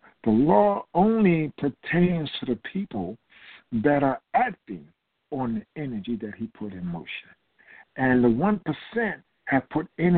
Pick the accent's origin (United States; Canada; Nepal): United States; Philadelphia, Pennsylvania; And, I'm from Philadelphia.